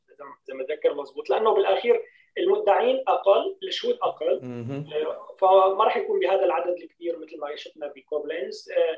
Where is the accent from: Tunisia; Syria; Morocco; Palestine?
Syria; هذا دورنا نحن هلا عم نلعبه كسوريين